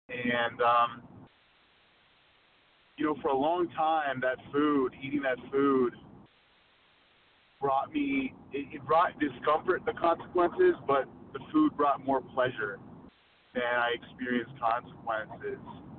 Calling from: New Jersey, United States; New Jersey. Sorry about that.

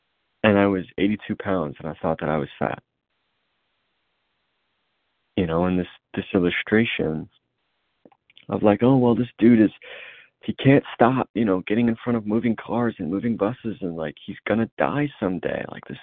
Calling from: Indiana, United States; also a reader out of Indiana.

